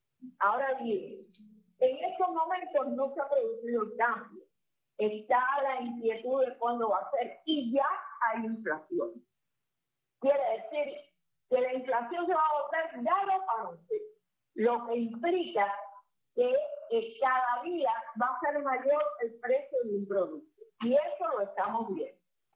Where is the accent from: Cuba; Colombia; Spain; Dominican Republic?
Cuba; ¿sabes cómo somos los cubanos?